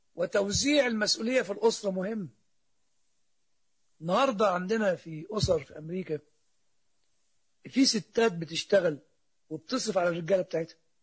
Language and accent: Arabic; Upper Egypt, Egypt; وإن كان عندنا في الصعيد في قريتنا بالذات